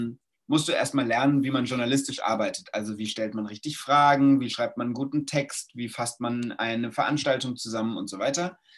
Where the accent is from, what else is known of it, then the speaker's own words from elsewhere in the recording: Mainz, Rhineland-Palatinate, Germany; Ich komme aus Mainz und war Fan von Mainz 05